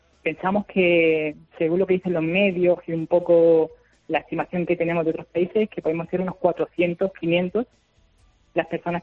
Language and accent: Spanish; Spain; now in Colombia; tenemos que buscarnos alojamientos